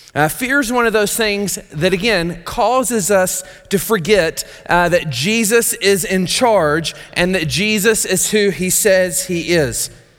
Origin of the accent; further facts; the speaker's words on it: Tennessee, United States; go the 7 hours or so away to Tennessee to plant a church in my hometown.